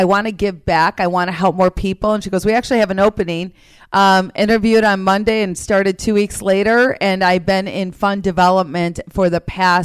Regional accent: Harvard, Illinois, United States; I grew up on a farm.

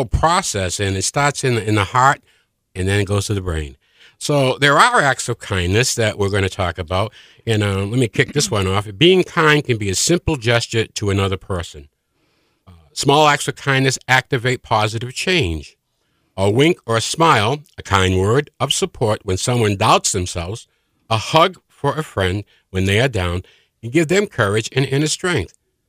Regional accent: Midwest, United States; Folks, we're from the Midwest. You know, we talk in elevators.

